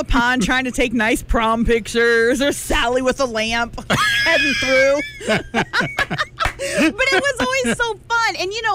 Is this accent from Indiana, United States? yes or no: yes; Fort Wayne, Indiana, United States; I said I, you know, was from Fort Wayne